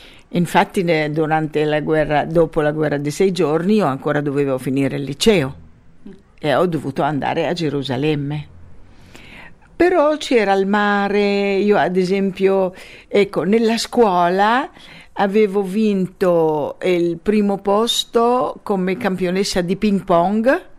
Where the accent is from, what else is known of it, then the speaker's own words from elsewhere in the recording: Gaza, Gaza Strip, Palestine; ma io sono nata e cresciuta a Gaza, io mi considero palestinese di Gaza ovviamente.